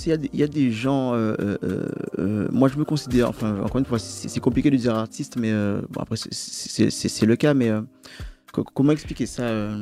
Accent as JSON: {"language": "French", "country": "Guadeloupe", "said": "je suis Guadeloupéen moi-même pour le coup. Et pourquoi parler de mon île ?"}